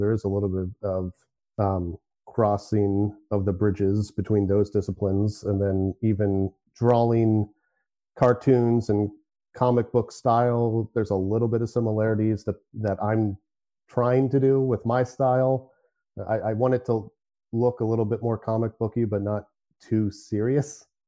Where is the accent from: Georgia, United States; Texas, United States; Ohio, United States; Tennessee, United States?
Ohio, United States; New Concord; also born or lived in Columbus; So I was born in Columbus, Ohio. But my parents got divorced when I was, I don't know, six, something like that. Let's just say six. So I moved to New Concord, Ohio